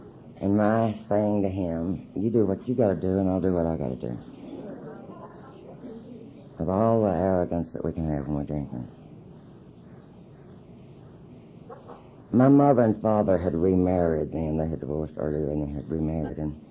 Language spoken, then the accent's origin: English; Greenville, Texas, United States; I was raised in Northeast Texas in Greenville.